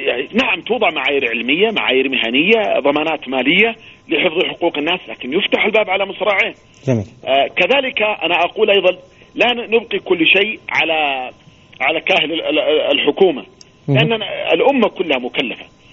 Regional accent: Abha, Asir, Saudi Arabia; يعني مثلا عندنا في أبها

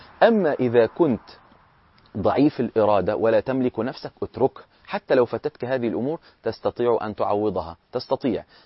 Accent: Egypt; كان عندنا في مصر هذا، إن إحنا أغلب المساجد تصلي به كل يوم بجزء.

